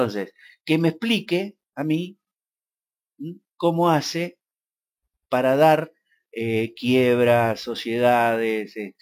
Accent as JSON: {"language": "Spanish", "town": "Mar del Plata", "region": "Buenos Aires Province", "country": "Argentina", "said": "yo vengo de Mar del Plata"}